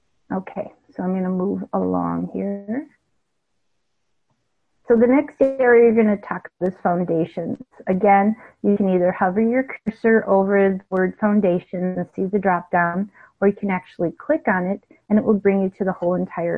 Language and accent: English; Minneapolis, Minnesota, United States; I'm old enough, even though I grew up in Minneapolis, we had little doctor's office like every couple of blocks or so.